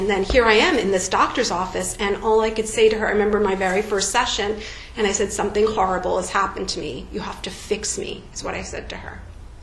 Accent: Eatontown, New Jersey, United States; So I grew up in Eatontown, New Jersey.

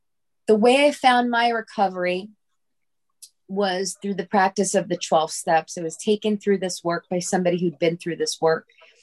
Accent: New Jersey, United States; I'm a compulsive overeater like you. I'm from Central New Jersey.

